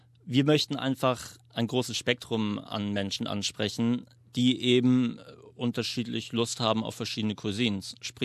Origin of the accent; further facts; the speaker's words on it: Germany; moved away as an adult; now in Melbourne, Australia; Ich bin ursprünglich aus Hamburg, Berlin, bin im letzten Jahr August nach Melbourne gezogen